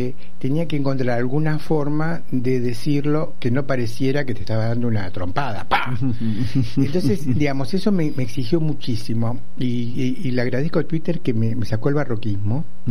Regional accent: Argentina; soy un amigo argentino

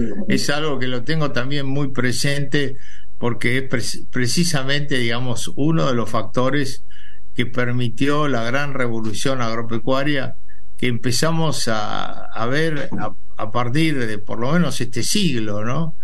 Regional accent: Argentina; No hay un área productiva como la Argentina, tan cerca de los puertos y con una capacidad de gestión del sector agropecuario tan notable como la nuestra

